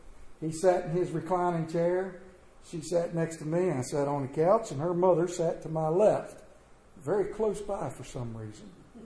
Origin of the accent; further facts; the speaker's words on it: Myersville, Maryland, United States; "Yes, I am. … from Myersville." "From Myersville, Maryland," he says. "Yes, that's me."